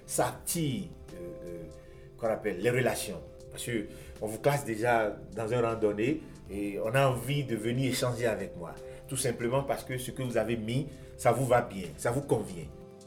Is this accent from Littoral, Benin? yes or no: no; Porto-Novo, Ouémé, Benin; born there; vient du Bénin, je suis né à Porto Novo.